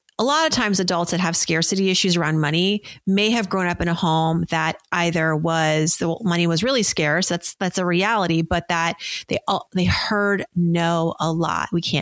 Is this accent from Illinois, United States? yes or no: no; Massachusetts, United States; born there; I'll say the Celtics because I was born in Massachusetts.